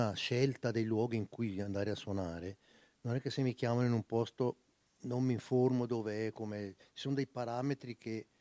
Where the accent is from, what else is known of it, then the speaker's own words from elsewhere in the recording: Switzerland; come svizzero a suonare al Cavern Club a Liverpool, dove loro hanno iniziato a suonare, e sei lì nella stessa sala o sei in questo ambiente, e non sei inglese, sei della Svizzera che arrivi a Liverpool a suonare.